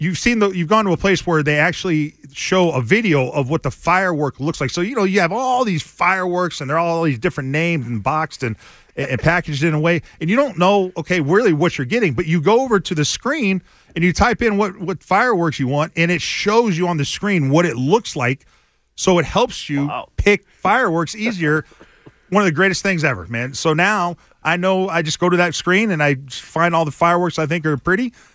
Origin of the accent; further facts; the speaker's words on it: the South, United States; I'm from the South, man. Definitely. I got Texas roots.